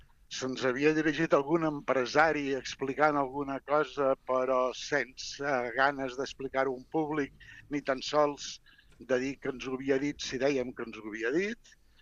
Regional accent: Torredembarra, Catalonia, Spain; jo soc de Torredembarra, i aquí vam tenir, diguem-ne, intervenció policial i alcalde a la presó

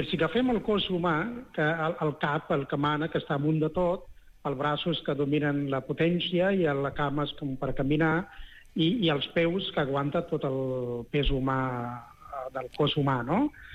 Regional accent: India; first language Telugu; Catalan is a second language; moved away; vaig néixer, bueno, vaig viure des d'infant a la Índia i de viure miserablement

